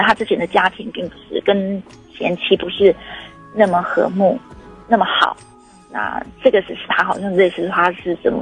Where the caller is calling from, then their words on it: Taichung, Taiwan; 我是台中的侠客。